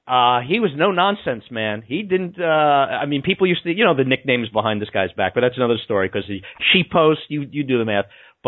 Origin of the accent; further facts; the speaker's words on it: Baldwin, New York, United States; We're both from Long Island. I was from Baldwin